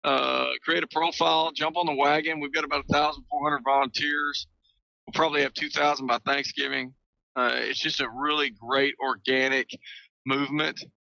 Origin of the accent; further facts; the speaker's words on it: Texas, United States; I don't care. I'm a Texan.